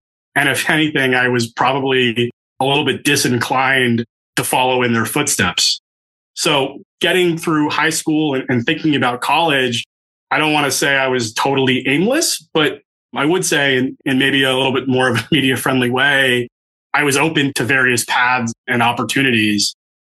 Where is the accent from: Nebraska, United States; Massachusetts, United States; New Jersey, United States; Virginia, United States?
New Jersey, United States; I'm originally a Jersey guy. I grew up in Central Jersey. My parents had both emigrated from India.